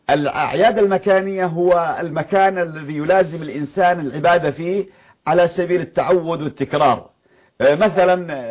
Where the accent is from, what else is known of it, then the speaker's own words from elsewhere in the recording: Yemen; أو عندنا في اليمن